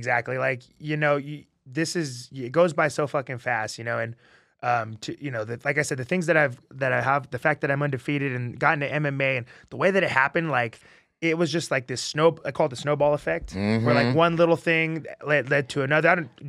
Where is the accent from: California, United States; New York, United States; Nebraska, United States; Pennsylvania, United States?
California, United States; So I grew up in Inland Empire, actually.